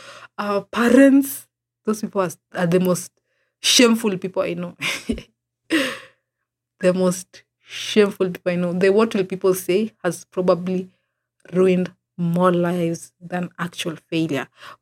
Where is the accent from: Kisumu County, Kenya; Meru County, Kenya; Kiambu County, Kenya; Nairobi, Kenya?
Kisumu County, Kenya; Kisumu; I told him I'm from Kisumu at the time during the event.